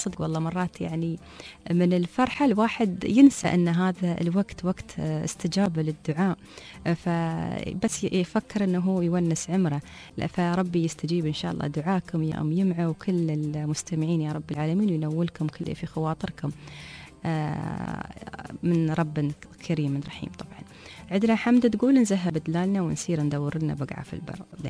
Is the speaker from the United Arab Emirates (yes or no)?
yes; Abu Dhabi, United Arab Emirates; عندنا في أبوظبي بحيرة الوثب ووايد بعد من البحيرات